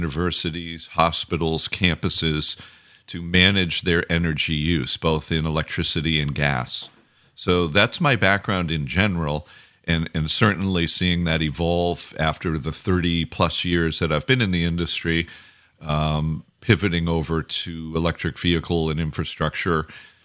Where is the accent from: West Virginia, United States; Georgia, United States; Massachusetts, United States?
Massachusetts, United States; I'm from the Northeast, up in the Massachusetts area.